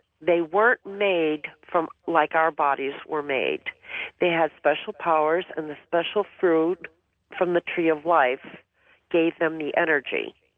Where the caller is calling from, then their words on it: Massachusetts, United States; I'm calling from Western Massachusetts